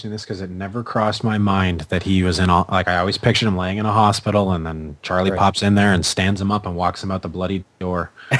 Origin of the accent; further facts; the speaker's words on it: Canada; because I am Canadian